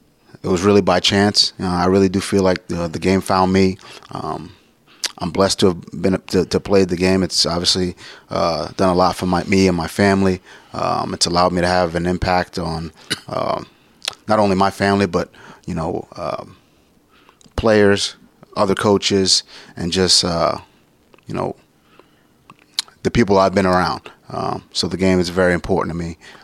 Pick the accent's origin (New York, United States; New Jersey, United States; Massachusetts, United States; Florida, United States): New York, United States; Brooklyn; Where I grew up in Brooklyn, the Brownsville section of Brooklyn, there's no football leagues in that specific area, in that 2 mile radius.